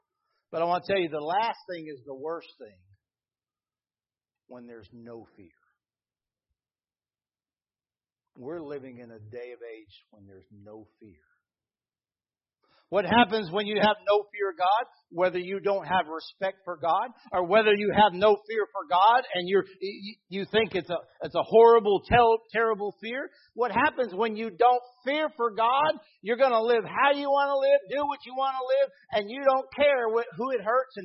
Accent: United States; You know, I grew up on the Dan River. I know about leaping in with 2 feet. I did it my whole life.

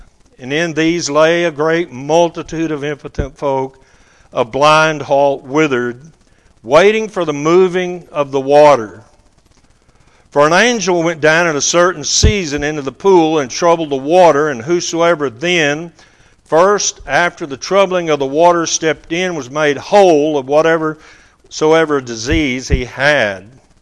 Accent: Arlington, Texas, United States; I grew up in Arlington, Texas, which is noted for Arlington Baptist College

